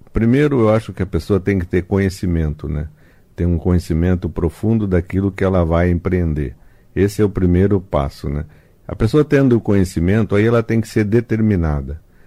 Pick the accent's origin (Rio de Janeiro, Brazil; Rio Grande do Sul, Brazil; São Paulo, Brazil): São Paulo, Brazil; Presidente Prudente; now in Cascavel, Brazil; Eu sou de Presidente Prudente.